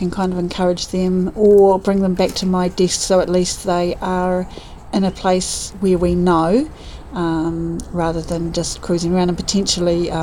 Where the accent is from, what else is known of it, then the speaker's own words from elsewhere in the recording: Havelock, Marlborough, New Zealand; And I grew up in Havelock.